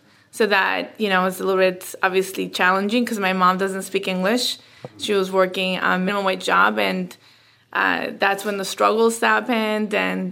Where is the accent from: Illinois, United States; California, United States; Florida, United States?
Florida, United States; Miami; also born or lived in Bolivia; No, I'm from Miami.